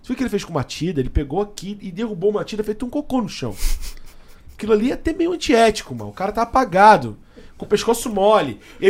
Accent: Brazil; Eu quero, como brasileiro, achar que sim

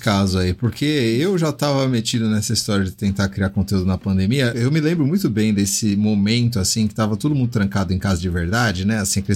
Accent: Brazil; tô aqui como brasileiro

